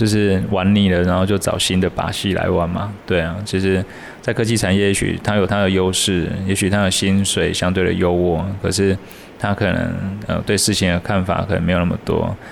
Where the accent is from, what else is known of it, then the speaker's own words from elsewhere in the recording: Kaohsiung, Taiwan; 我不是，我是高雄人